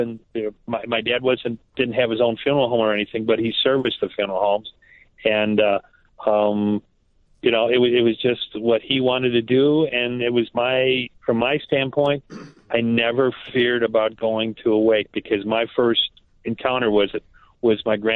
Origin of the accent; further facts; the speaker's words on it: Westchester, Illinois, United States; Well, I'm 64, and this is my guy. I grew up in Westchester.